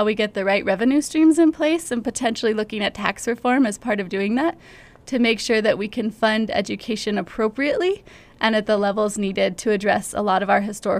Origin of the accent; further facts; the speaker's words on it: Mesilla, New Mexico, United States; I grew up in Mesilla. My family has been in this valley for generations, and it means the world to me to be raising my daughters in the community that raised me.